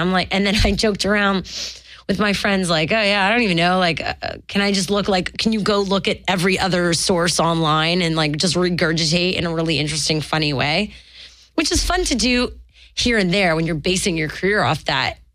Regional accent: Montreal, Quebec, Canada; I'm from Montreal.

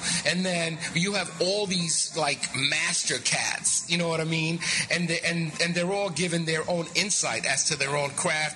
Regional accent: The Bronx, New York, United States; I from the East Coast, growing up in the Bronx

